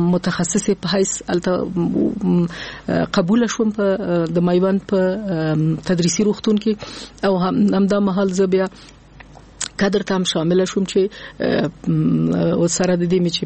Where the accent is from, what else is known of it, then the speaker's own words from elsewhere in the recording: Nangarhar, Afghanistan; also born or lived in Kabul; زه د ننګرهار د ولایت یم اما زیږیدلې په کابل کې یم.